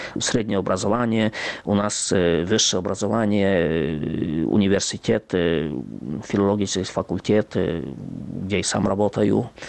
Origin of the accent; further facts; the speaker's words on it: Zakarpattia Oblast, Ukraine; Я никогда не жалел, что я коренный житель Закарпаття и никогда не имел намерения уехать из Закарпаття.